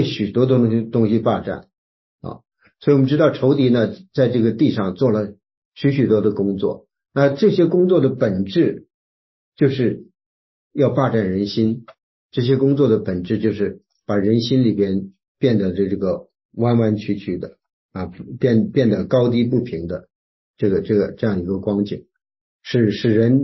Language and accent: Chinese; China; 我们中间很多是从这个中国大陆来的弟兄姐妹，那从中国大陆来，就说以前几十年以前所面临的一个最大的难处就是